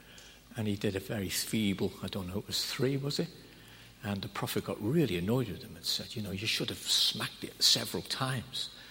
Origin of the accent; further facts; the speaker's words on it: Liverpool, North West England, United Kingdom; I know I'm from Liverpool